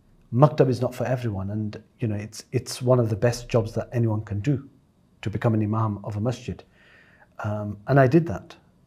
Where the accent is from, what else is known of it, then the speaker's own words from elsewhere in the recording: Blackburn, North West England, United Kingdom; So so I grew up in Blackburn, in a very Muslim area, alhamdulillah. And then parents moved down, and then as soon as we moved down, I went back up north